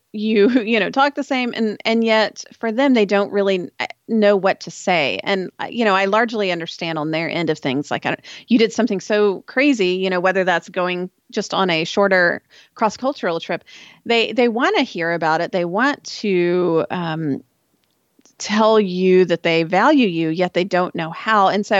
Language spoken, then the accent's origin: English; Austin, Texas, United States; also born or lived in Central Oregon / Turkey; instead of returning back to Central Oregon where we lived, we're going to actually move back to my hometown of Austin.